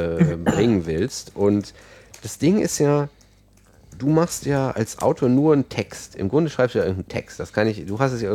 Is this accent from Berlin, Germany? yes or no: no; Aachen, North Rhine-Westphalia, Germany; Wir kommen aus Aachen und das ist auch schlimm.